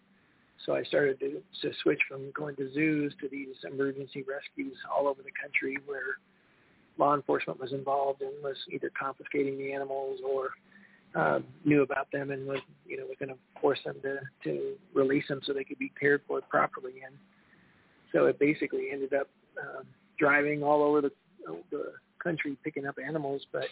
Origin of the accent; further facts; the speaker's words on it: Boulder, Colorado, United States; And built a facility on the farm that I grew up on outside of Boulder, Colorado